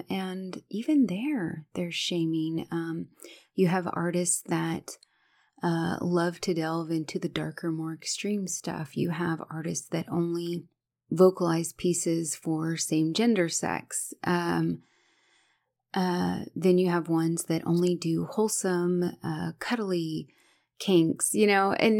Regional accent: the South, United States; And as a young woman growing up in the South

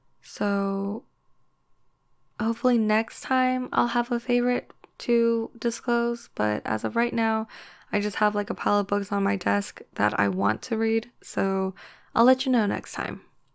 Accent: the South, United States; I'm from the US, I'm from the South, and then I'm also Korean, so I guess just a mix of those.

